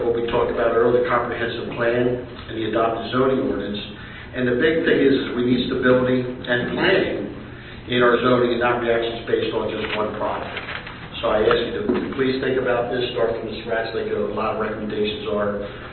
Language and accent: English; Hershey, Pennsylvania, United States; I'm proud to say I'm from Hershey and I'm right downtown.